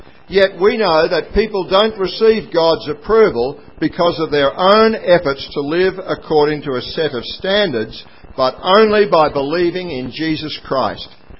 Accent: Kerang, Victoria, Australia; I was brought up in Kerrang, northern Victoria. White picket fence.

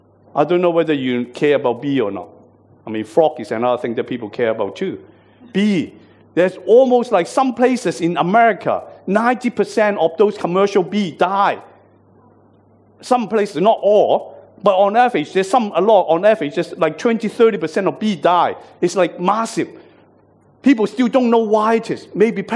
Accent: Hong Kong; One to my heart too, because I'm from Hong Kong originally.

